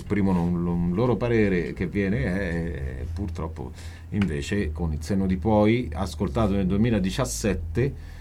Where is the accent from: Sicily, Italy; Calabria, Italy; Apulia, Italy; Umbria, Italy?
Umbria, Italy; Perugia; siamo di Perugia